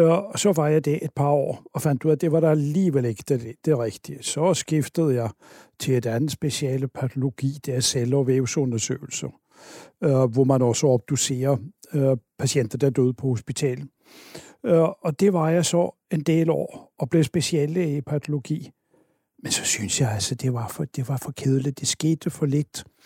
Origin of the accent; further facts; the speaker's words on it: Oslo, Norway; Danish is a second language; moved away as an adult; Jeg kommer oprindeligt fra Oslo, og jeg blev student deroppe.